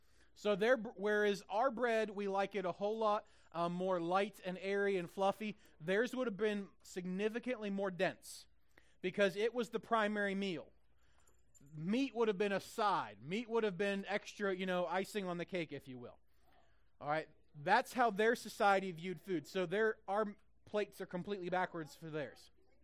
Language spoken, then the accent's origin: English; Midwest, United States; I'm from the Midwest, it has to be knee high by the 4th of July.